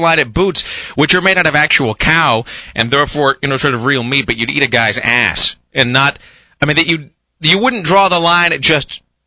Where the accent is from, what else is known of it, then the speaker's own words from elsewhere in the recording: Kennewick, Washington, United States; But no, growing up in Kennewick, I totally saw Spokane as this metropolis, you know?